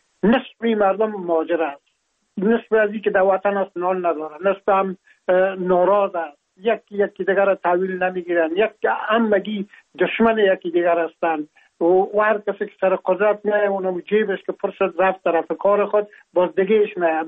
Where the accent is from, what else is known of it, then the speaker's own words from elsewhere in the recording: Afghanistan; now in France; از افغانستان بر آمدم و تقریبا این 3 سال میشه که ما در فرانسه زندگی میکنم